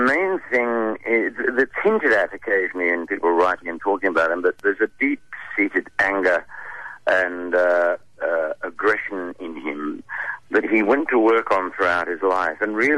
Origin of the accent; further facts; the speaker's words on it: England, United Kingdom; now in Australia; Well, being a Pom originally, you see, I think they see it as an Australian production with a British...